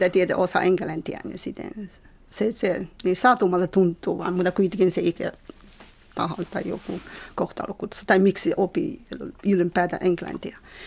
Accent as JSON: {"language": "Finnish", "country": "China", "second_language": "Finnish", "said": "Lännistä, tämä Beijingista 1000 kilometriä päästä tämän länteen."}